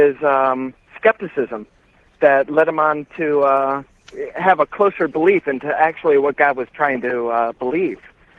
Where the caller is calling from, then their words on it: Miami, Florida, United States; Calling from Miami, Florida.